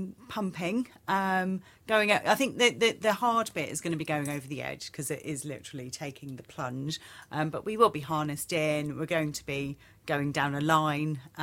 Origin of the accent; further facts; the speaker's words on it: Dublin, Leinster, Ireland; born there; moved away; So my mum's Irish. I was born in Dublin.